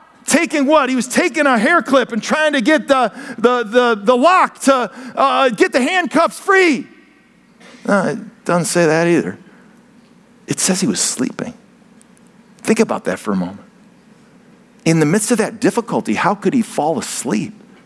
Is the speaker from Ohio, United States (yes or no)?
yes; Ohio, United States; Now, I'm from Ohio, so I respond a bit differently.